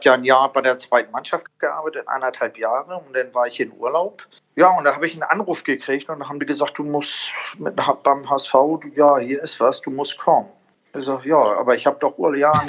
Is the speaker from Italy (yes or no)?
yes; Italy; ich bin ja auch ein Italiener